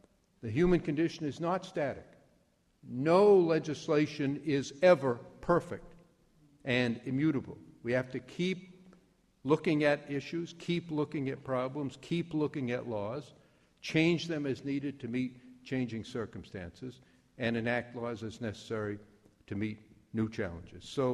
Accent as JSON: {"language": "English", "town": "Waterville", "region": "Maine", "country": "United States", "tie": "born or raised there", "said": "I grew up in Waterville. My mother was an immigrant. She couldn't read or write. My father was the orphan son of immigrants."}